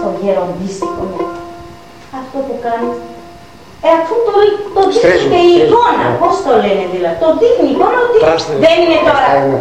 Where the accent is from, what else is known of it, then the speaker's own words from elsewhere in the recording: Irakleia, Greece; αν και είμαι από την Ηρακλία